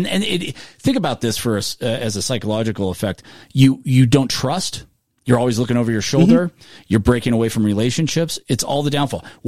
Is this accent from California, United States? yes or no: yes; Oakland, California, United States; I grew up in Oakland in the 80s.